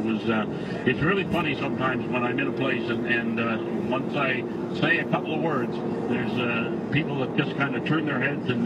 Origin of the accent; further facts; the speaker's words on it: Campbellton, New Brunswick, Canada; I'm from Campbellton, New Brunswick.